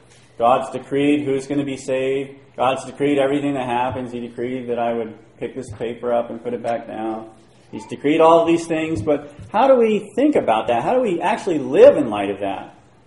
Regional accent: Wyoming, United States; I grew up in Wyoming, so this is the context for this story here. Very snowy place, mountains and all of that. I grew up there

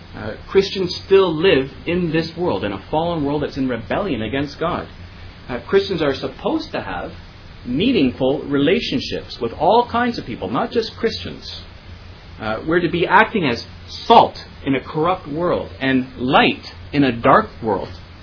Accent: Canada; So we're Canadians. Presumably, all day long, we're doing Canadian things, living like Canadians.

